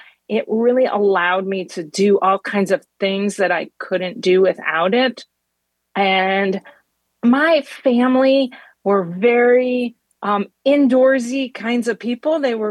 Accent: Chicago, Illinois, United States; Well, I grew up in Chicago. I still love Chicago. It's such a great city.

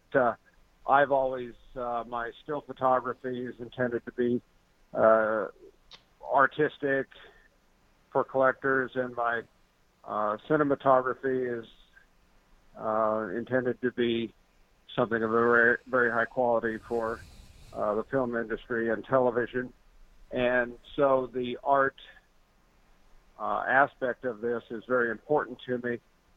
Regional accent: Kansas, United States; I grew up in Kansas, and so the weather was always just something that was a part of my springtime experience here.

